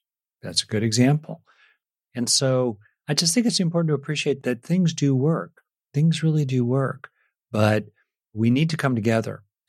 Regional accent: United States; Like, I grew up in America in the 60s and 70s, and I kind of came of age politically in the late 60s

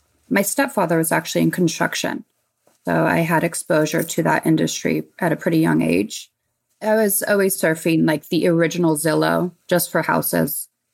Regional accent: Sonoma, California, United States; I'm from Sonoma, so Northern California.

